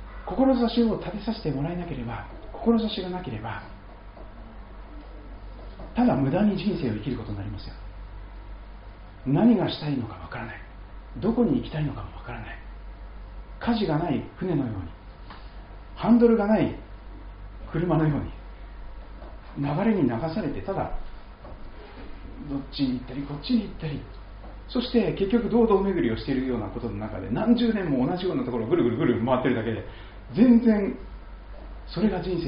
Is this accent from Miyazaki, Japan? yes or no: no; Kochi, Japan; 土佐の高知で生まれ育ちましたから